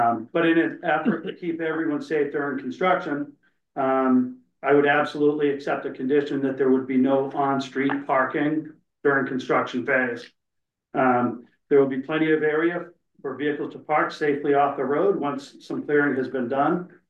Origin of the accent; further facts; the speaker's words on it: Massachusetts, United States; I am from Massachusetts. I lived in the same house all my life.